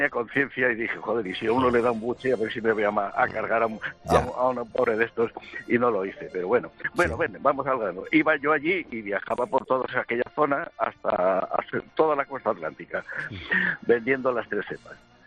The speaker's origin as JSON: {"language": "Spanish", "town": "Bilbao", "region": "Basque Country", "country": "Spain", "lives_now": "Seville, Spain", "said": "Yo soy un bilbaíno que vive en Sevilla desde hace tiempo."}